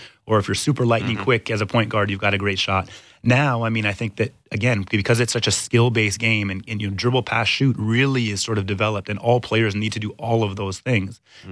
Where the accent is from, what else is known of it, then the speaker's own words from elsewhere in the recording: Canada; also born or lived in Eswatini; I was born in Swaziland in Southern Africa, and my mother's Canadian. So I've lived in these two different worlds my whole life, traveled back and forth between Africa and Canada. I grew up here, went to Oakwood Collegiate, and then went out to UBC for my degree.